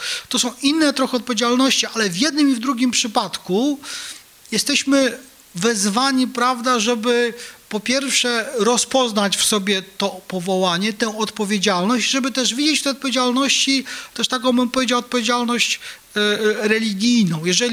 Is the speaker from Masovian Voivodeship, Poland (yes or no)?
yes; Legionowo, Masovian Voivodeship, Poland; Moja mała ojczyzna, którą dla was jest wasze miasto, wasza dzielnica, wasza ulica, dla mnie moje przepiękne Legionowo.